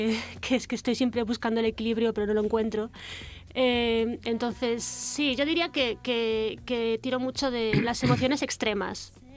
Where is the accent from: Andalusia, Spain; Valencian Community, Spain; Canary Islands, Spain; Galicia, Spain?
Galicia, Spain; A Coruña; now in Berlin, Germany; Sí, de Coruña.